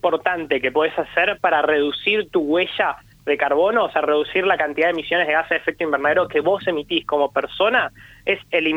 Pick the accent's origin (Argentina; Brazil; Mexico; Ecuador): Argentina; Buenos Aires; yo soy de Capital Federal, es lo que más tengo cerca, por eso pongo ese ejemplo, me pido perdón de antemano por mi porteñismo.